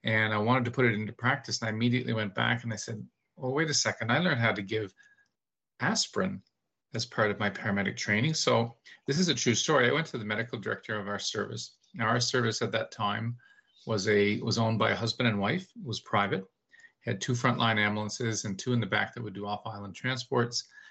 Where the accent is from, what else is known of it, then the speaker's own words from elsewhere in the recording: East Coast, Canada; I'm from Canada, East Coast of Canada, and I've been a paramedic. This is my 31st year.